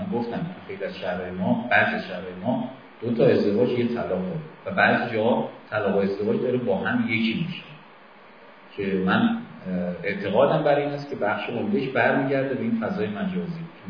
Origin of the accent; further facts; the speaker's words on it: Iran; به عنوان یک ایرانی